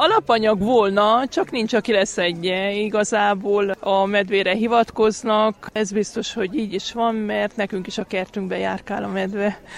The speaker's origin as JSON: {"language": "Hungarian", "town": "Kénos", "region": "Harghita", "country": "Romania", "said": "Kénosból jöttem."}